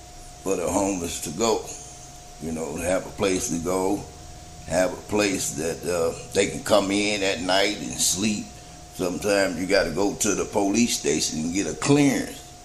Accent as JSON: {"language": "English", "town": "Grand Rapids", "region": "Michigan", "country": "United States", "lives_now": "mid-Missouri, United States", "said": "I come from Grand Rapids, Michigan. You know, there in Grand Rapids, Michigan, it's a lot different than it is here in mid-Missouri."}